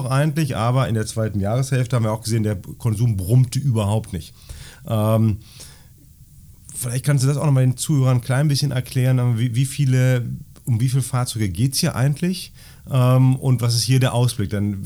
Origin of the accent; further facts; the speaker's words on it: Berlin, Germany; da freue ich mich als Berliner drüber.